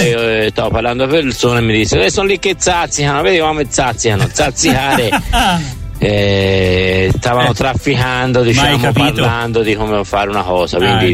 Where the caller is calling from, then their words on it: Montelupo Fiorentino, Tuscany, Italy; Buongiorno dalla Toscana … da Montelupo.